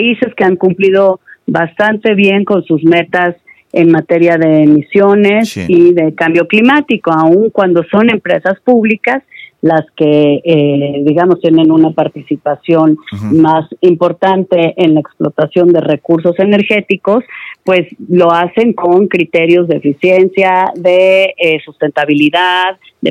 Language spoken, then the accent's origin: Spanish; Mexico; los que vamos a sufrir somos los mexicanos